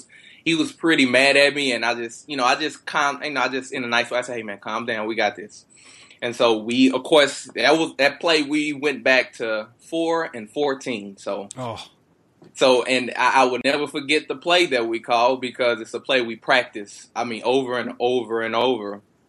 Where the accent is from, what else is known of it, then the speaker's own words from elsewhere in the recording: Texas, United States; And I'm born and raised in Texas. So, I mean, my family was there